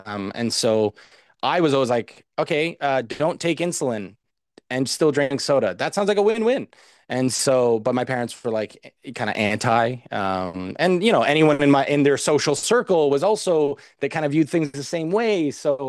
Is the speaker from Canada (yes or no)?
yes; Canada; home is Canada for me. I'm Canadian. I am, my heritage is Canadian. I just have a ethnic background, maybe that's slightly different, or my parents are geographically from somewhere else, but I am Canadian